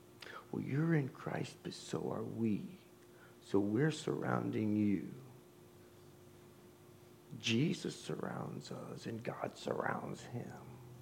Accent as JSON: {"language": "English", "town": "Dayton", "region": "Ohio", "country": "United States", "tie": "born or raised there", "said": "you see a lot of things in 56 years growing up in West Dayton. I grew up on Hoover Avenue."}